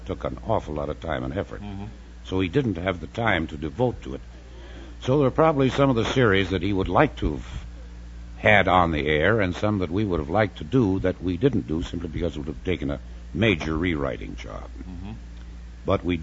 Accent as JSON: {"language": "English", "region": "Montana", "country": "United States", "tie": "born or raised there", "also_born_or_lived": "Wisconsin", "said": "Oh, originally from, I was born in Wisconsin. And I moved to Montana when I was quite a young kid. Finished high school and college there, graduated from the University of Montana."}